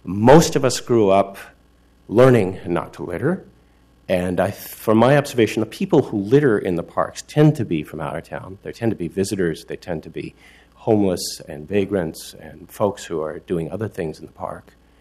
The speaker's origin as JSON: {"language": "English", "town": "Coos Bay", "region": "Oregon", "country": "United States", "tie": "born or raised there", "also_born_or_lived": "Eugene", "lives_now": "Portland, United States", "said": "I've been a 24-year resident of Portland. I was born in Eugene, came of age in Coos Bay."}